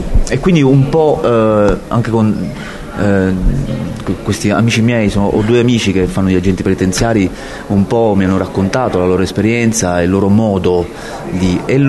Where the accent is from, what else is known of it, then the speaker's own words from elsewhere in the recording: Castelvetrano, Sicily, Italy; Io a Castelvetrano, nel mio paese, c'è questo carcere